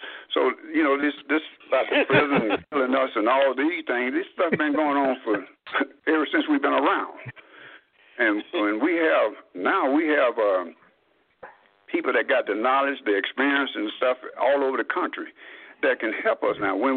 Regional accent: Aliceville, Alabama, United States; now in Knoxville, United States; I'm originally from Aliceville, Alabama, so Jansen and Walt, we was classmates. We grew up together.

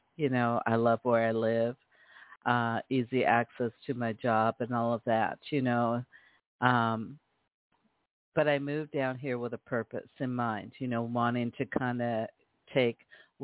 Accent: Seattle, Washington, United States; now in Las Vegas, United States; I like to play music that comes from my hometown in Seattle to here in Las Vegas, where I live, across the United States

